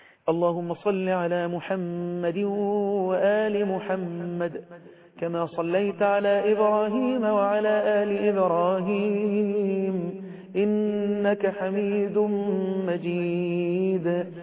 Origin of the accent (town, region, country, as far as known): Egypt